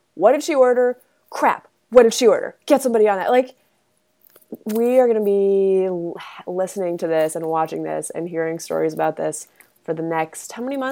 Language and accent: English; Midwest, United States; I'm from the Midwest. I don't wear sunglasses inside. Midwesterners are humans.